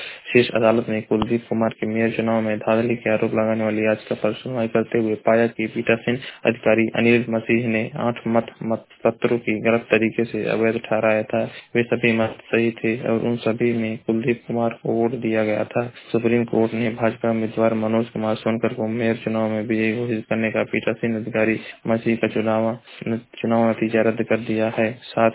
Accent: Maharajganj, Uttar Pradesh, India; मैं जिला महाराजगंज का निवासी हूँ।

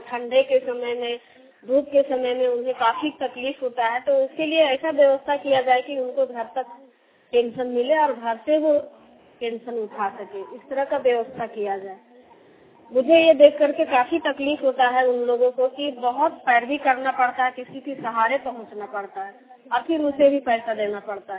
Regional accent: Hazaribagh, Jharkhand, India; ग्राम sign कला, post Ratanpur, थाना इचार, जिला हजारीबाग के निवासी हूँ।

